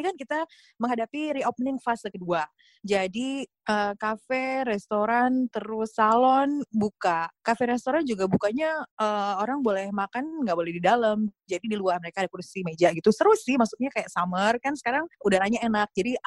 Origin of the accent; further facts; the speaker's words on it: Jakarta, Indonesia; now in New York, United States; Dengan Jakarta, di mana aku lahir di Jakarta, besar di Jakarta. Jadi sebelum pindah ke Amerika, ya di Jakarta aja terus.